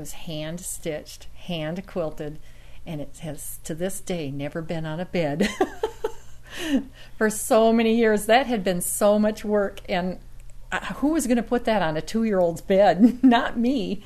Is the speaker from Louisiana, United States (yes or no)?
no; Orange City, Iowa, United States; I am from Orange City, Iowa, and I work in a quilt shop in Sioux Center